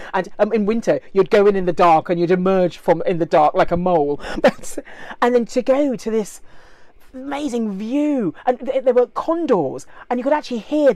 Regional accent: London, United Kingdom; As a kid growing up in London, to work in somewhere like that just blew my mind.

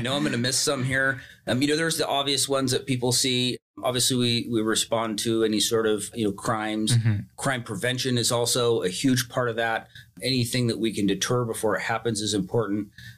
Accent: Turlock, California, United States; Well, I grew up here in Turlock, born here in Turlock.

